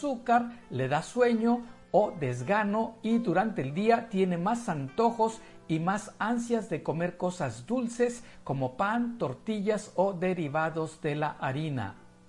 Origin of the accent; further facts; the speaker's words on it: Mexico; soy médico mexicano especializado en acupuntura y diplomado en nutrición clínica y obesidad